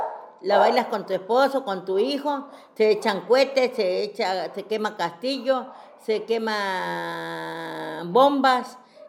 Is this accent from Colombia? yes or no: no; Matías Romero, Oaxaca, Mexico; also born or lived in Ojapa, Veracruz; Soy nativa de Ojapa, Veracruz. Qué lindo es el Istmo. ¿Por qué? Porque desde muy pequeña mis padres nos trajeron acá a Matías Romero, Oaxaca, a Avendaño, Oaxaca.